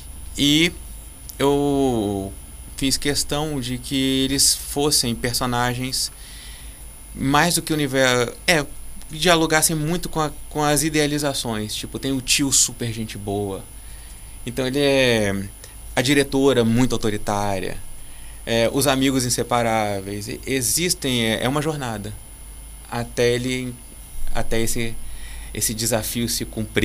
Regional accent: Cachoeiro de Itapemirim, Espírito Santo, Brazil; born there; now in Vitória, Brazil; Eu sou nascido em Cachoeiro. Não sei se você reparou meu cantarolar.

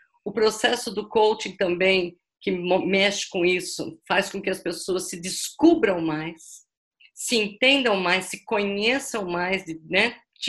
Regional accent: São Paulo, Brazil; now in Belo Horizonte, Brazil; Minha terra é natal é São Paulo, eu capital, eu atualmente eu moro em Belo Horizonte, mas eu vivi aquela cidade acelerada

